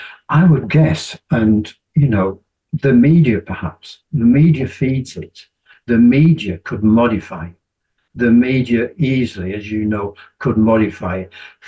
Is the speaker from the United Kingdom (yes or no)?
yes; Leeds, Yorkshire and the Humber, United Kingdom; Again, I don't like coming back to it, but I'm from Leeds.